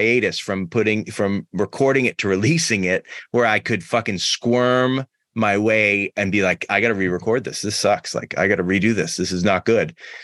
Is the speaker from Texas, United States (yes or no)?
no; Massachusetts, United States; Like, I grew up in Massachusetts.